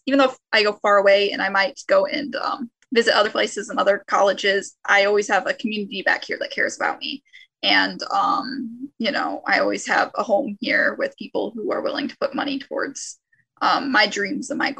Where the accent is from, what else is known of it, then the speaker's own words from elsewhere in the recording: Waterville, United States; I'm from Waterville area.